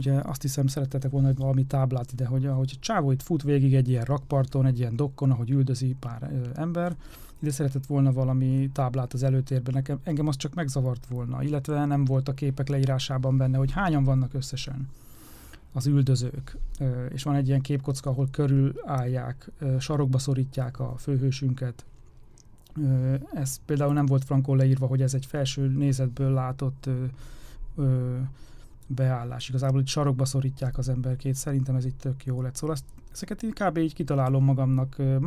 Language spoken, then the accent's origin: Hungarian; Szombathely, Vas, Hungary; gyerekkoromban én Szombathelyről származom, és ott a határ mellett így rengeteg